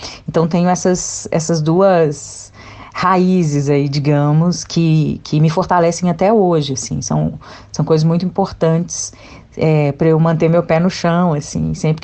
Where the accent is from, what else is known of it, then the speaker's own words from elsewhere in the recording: Belo Horizonte, Minas Gerais, Brazil; also born or lived in Ituiutaba; A gente veio para cá, eu tinha menos de 3 anos de idade. Então, sou praticamente criada em Belo Horizonte e muito com conexões com essas famílias do interior, né? Minha mãe é nascida lá no Triângulo